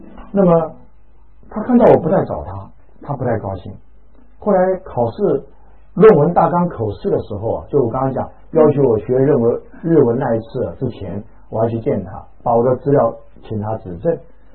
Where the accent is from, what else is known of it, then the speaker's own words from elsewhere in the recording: Taiwan; 我说我是台湾来的，但是我确实不知道今天什么日子